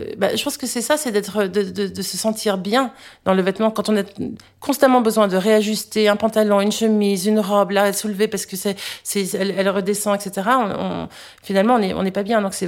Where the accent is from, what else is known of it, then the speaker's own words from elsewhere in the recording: United States; now in France; Alors, j'ai grandi aux États-Unis.